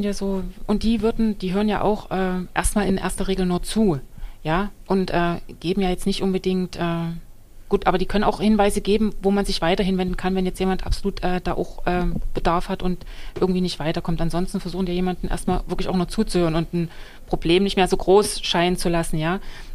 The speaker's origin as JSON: {"language": "German", "town": "Magdeburg", "region": "Saxony-Anhalt", "country": "Germany", "said": "also ich komme jetzt aus Magdeburg, deshalb kann ich es nur für Magdeburg sagen"}